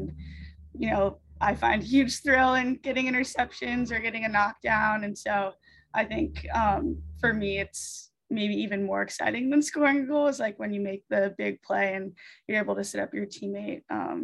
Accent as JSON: {"language": "English", "region": "Virginia", "country": "United States", "said": "being able to play in Virginia, my home state, is really exciting. We'll have a lot of family coming out."}